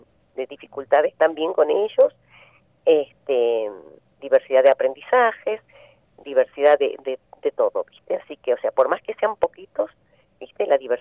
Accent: Santa María, Catamarca, Argentina; moved away as an adult; now in Santa Cruz, Argentina; Mira, yo en realidad vengo de Catamarca.

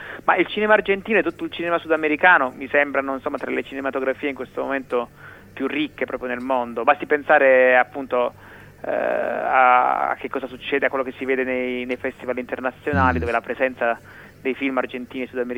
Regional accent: Bari, Apulia, Italy; born there; io sono nato a Bari

